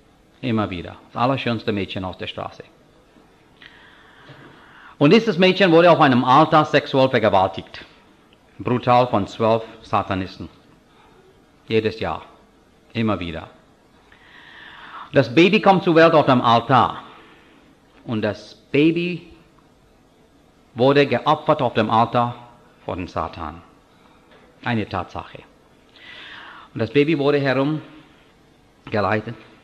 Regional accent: India; German is a second language; Also als Inder, ich bin Christentum und Jesus Christus sehr dankbar. Weil Jesus Christus hat mein Leben verändert und ich als religiöser Hindu war auch frustriert und leer und unzufrieden.

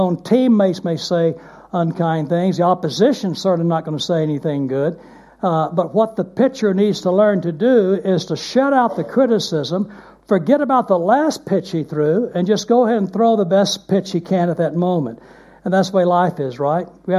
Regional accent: Dallas, Texas, United States; When I was growing up, I grew up in the First Baptist Church of Dallas, Texas.

